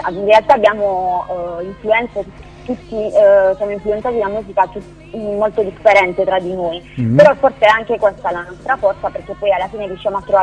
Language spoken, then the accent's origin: Italian; Apulia, Italy; veniamo dalla Puglia, precisamente dalla provincia di Foggia, e siamo quattro componenti